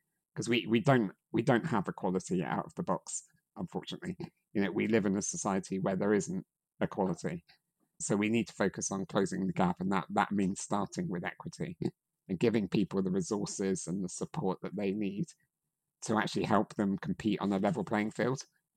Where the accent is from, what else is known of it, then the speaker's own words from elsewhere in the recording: United Kingdom; first language English; And my privileges are that I grew up in the UK, where English is my first language, where I had access to free healthcare, access to free education.